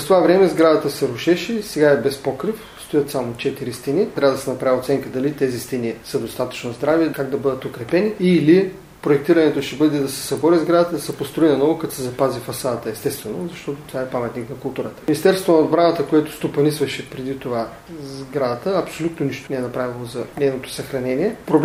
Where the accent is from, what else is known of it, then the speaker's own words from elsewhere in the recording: Varna, Varna Province, Bulgaria; първо съм роден във Варна, израснал съм във Варна, свързан съм с военноморските сили достатъчно